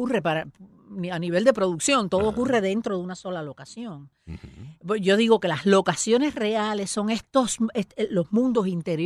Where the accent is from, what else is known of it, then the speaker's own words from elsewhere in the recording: Venezuela; moved away; Yo me fui de Venezuela en el 96.